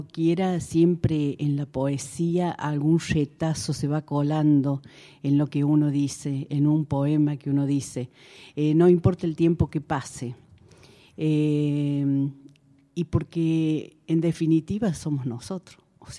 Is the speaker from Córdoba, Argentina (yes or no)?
yes; Deán Funes, Córdoba, Argentina; moved away as an adult; now in Córdoba, Argentina; ha hecho que yo vuelva a mis pagos. No soy profeta en mi tierra como es él